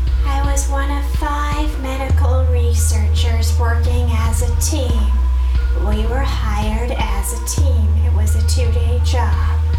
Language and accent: English; Salina, Kansas, United States; I come from Salina, Kansas. I work at Magnum's and I live here.